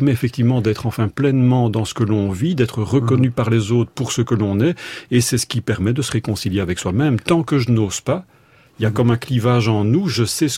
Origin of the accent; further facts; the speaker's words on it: Belgium; donc vous l'avez vécu aussi bien que chez nous en Belgique